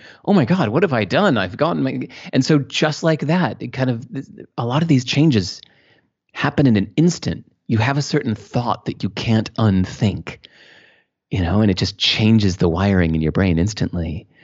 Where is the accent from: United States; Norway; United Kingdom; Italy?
United States; Hinsdale, Illinois; also born or lived in Santa Monica, California; I grew up in Hinsdale, Illinois, and even more, I was more entrenched in America when I was living on the beach in Santa Monica, California.